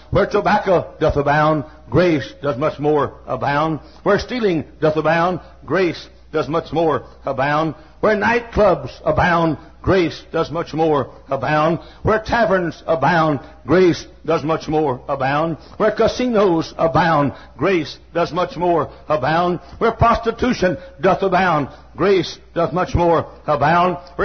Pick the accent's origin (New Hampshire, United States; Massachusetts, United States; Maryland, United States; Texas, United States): Texas, United States; I grew up in Texas where almost everybody had a 70-foot lot, 70 by 120 lot.